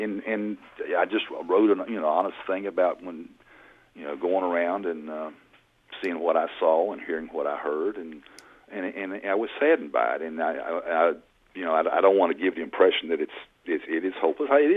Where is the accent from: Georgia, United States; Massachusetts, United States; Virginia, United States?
Virginia, United States; Abingdon; I grew up in Abingdon, and when I would go visit family, sometimes I would come into West Virginia